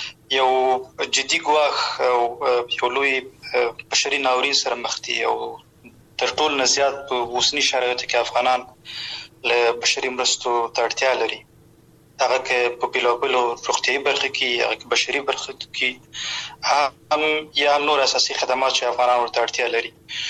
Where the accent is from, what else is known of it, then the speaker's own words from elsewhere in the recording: Afghanistan; هغه موږ تاسو افغانان یو چې ژوند ورته ارزښت نه لري، د افغانانو وینه ورته ارزښت نه لري